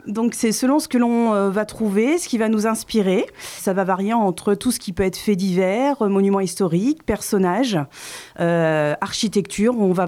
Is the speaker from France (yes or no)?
yes; Rouen, Normandy, France; je suis d'origine rouennaise, même de la côte rouennaise plus précisément.